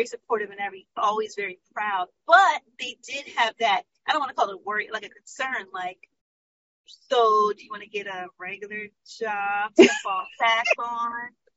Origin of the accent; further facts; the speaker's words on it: New Jersey, United States; now in Washington, United States; No, I'm actually from New Jersey. I live in D.C. I'm based in D.C.